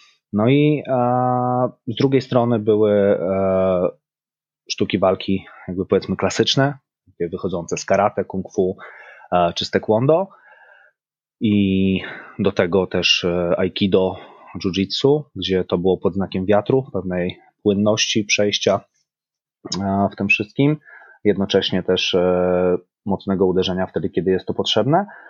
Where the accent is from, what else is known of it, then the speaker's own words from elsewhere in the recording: Masovian Voivodeship, Poland; przez długi czas wychowywałem się w małej miejscowości pod Warszawą